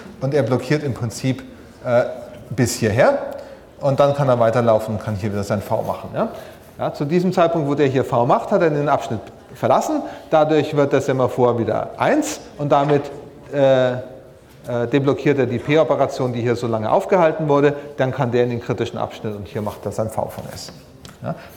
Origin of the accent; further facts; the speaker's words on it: Bavaria, Germany; Also als Franke kann man sich das ganz leicht merken.